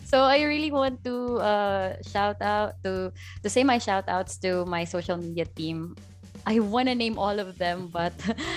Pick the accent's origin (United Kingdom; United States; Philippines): Philippines; Tacloban, Eastern Visayas; now in Manila, Philippines; And actually, right now, I'm in Manila. I'm from Tacloban.